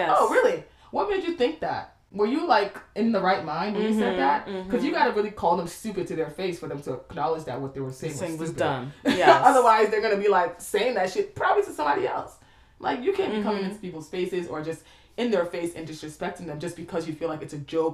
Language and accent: English; Nigeria; So I, you know, traditionally just being Nigerian, you also have to deal with that shit.